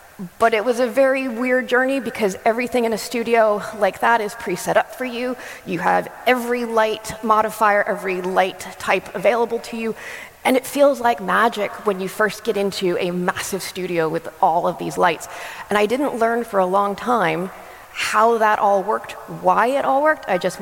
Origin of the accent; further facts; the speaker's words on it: New Jersey, United States; Also, if you didn't notice the accent, I am American. I'm from New Jersey, so I talk very fast.